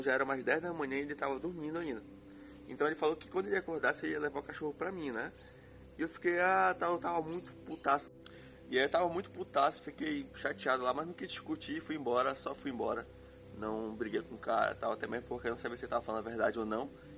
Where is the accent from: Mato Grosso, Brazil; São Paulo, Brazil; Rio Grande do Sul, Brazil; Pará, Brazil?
Pará, Brazil; Belém; A gente cresceu em periferia. Eu cresci num bairro aqui em Belém, do Pará. Muito perigoso, talvez o mais perigoso de Belém.